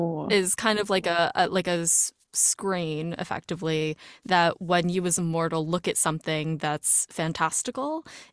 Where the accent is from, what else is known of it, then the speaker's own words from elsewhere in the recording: New York, United States; I, for context, I'm a New Yorker.